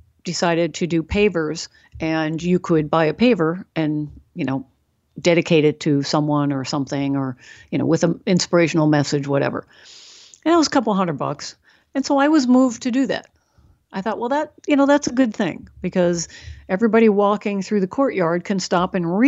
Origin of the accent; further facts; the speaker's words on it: Ireland; you know, I'm Irish, so, you know, I know a little bit about, you know, the ancient Gaels.